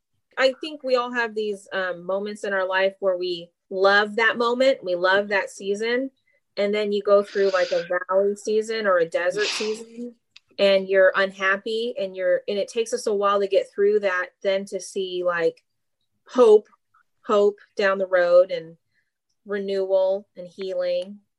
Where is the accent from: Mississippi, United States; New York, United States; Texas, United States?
Mississippi, United States; So I grew up with two cultures in my family, and growing up in Mississippi was a whole nother culture.